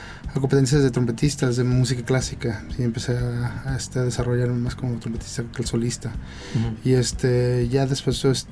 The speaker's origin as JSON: {"language": "Spanish", "country": "Mexico", "said": "Realmente soy mexicano y todo, o sea, nací aquí y todos mis papás así tocaban cumbias en la casa"}